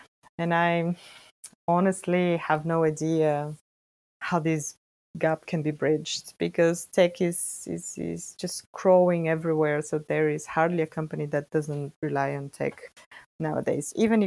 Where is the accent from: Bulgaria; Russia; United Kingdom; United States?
Bulgaria; English is a second language; I am originally from Bulgaria and I did my bachelor's studies there.